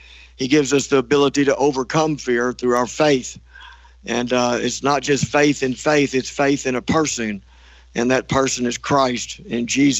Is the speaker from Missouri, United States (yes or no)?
no; Texas, United States; moved away as an adult; I was born and raised outside of Houston, Texas. That's where I got into most of my past life and got into some trouble and stuff like that. I love Texas. I'm not there anymore. I moved out of Texas in 1993 and moved up to the Black Hills